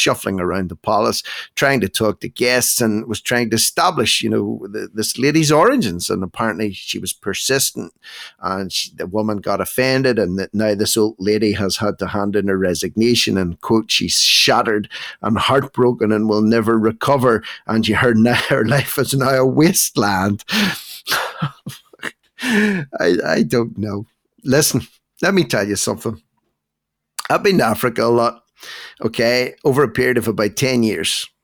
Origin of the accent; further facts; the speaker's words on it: Ireland; I'm sorry to say this, speaking as an Irishman, I'm watching the real concentrated, concerted demolition of Ireland at this point in time.